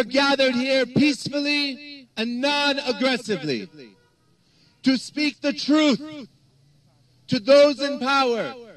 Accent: United States; I was born and raised in America. And as someone who is an American, I demand that she has justice now

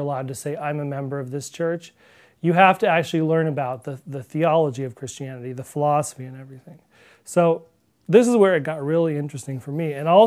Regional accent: Long Beach, California, United States; also born or lived in Berkeley; I was born in Berkeley, California in 1971. And my family moved when I was about 2 years old to Long Beach, California, which is near Los Angeles in Southern California. And that's where I grew up.

